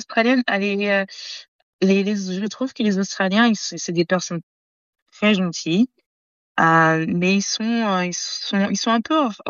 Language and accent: French; France; Je sais qu'en tant que Française, moi, quand je vois quelqu'un qui est bien habillé